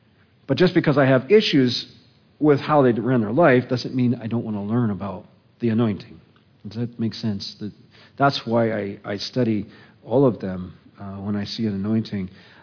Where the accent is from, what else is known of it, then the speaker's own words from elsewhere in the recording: Glendale, Arizona, United States; When I was growing up in Glendale